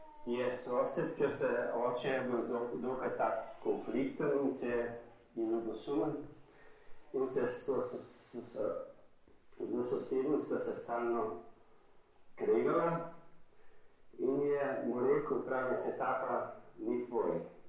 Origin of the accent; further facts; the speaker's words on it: White Carniola, Slovenia; iz Bele krajine.